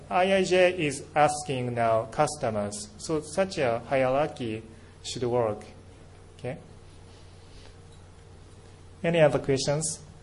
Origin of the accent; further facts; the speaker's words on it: Japan; first language Japanese; English is a second language; because my native tongue is Japanese, can I ask you, proofread